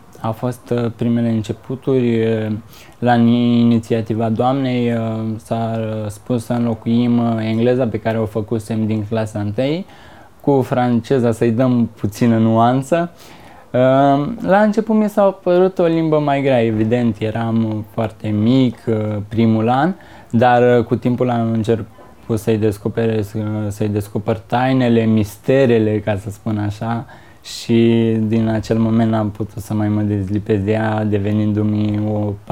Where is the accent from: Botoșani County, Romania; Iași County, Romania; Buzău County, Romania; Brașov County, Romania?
Buzău County, Romania; Pietros; Eu sunt din sat Pietros, comuna Coșteș, județ Buzău. Este un sat destul de apropiat de județ, de oraș, care îmi dă posibilitatea să fac naveta zi de zi